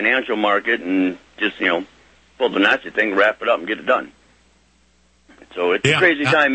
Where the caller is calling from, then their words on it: Michigan, United States; I'm over in Michigan here.